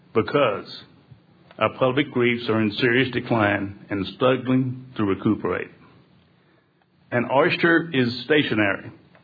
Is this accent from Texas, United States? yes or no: yes; Houston, Texas, United States; I'm from Houston, Texas.